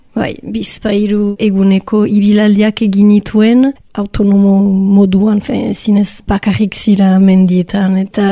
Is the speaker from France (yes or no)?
yes; Bayonne, Nouvelle-Aquitaine, France; Baionan sortu nintzen eta ogoi urte arte Baionan bizi nintzen.